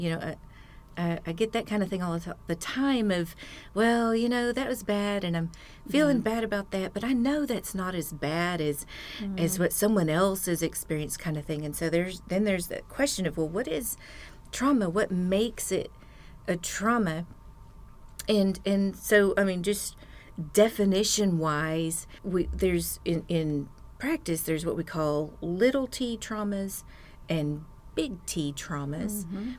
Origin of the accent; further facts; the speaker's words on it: Texas, United States; now in Arkansas, United States; I grew up in Texas.